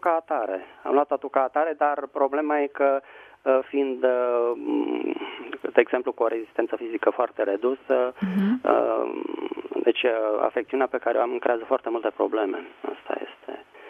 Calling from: Bucharest, Romania; din București.

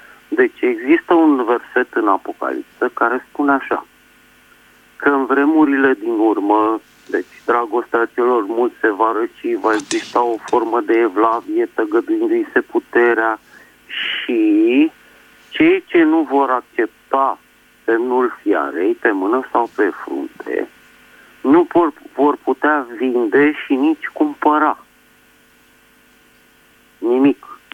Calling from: Bucharest, Romania; din București și vreau să vă întreb un lucru

